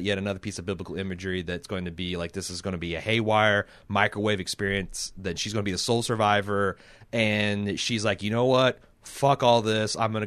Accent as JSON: {"language": "English", "town": "Mooresville", "region": "Indiana", "country": "United States", "tie": "born or raised there", "said": "Like, I grew up in Mooresville."}